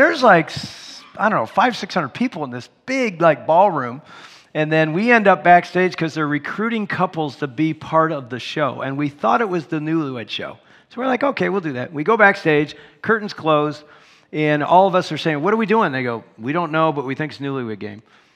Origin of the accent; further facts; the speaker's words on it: Michigan, United States; Said, hey … We're from Michigan.